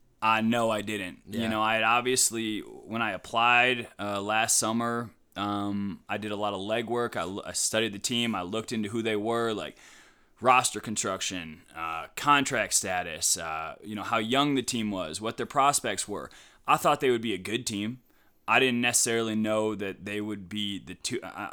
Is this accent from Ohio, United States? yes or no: yes; Cleveland, Ohio, United States; So my trajectory, I'm from Cleveland, so I was sort of groomed on the LeBron years.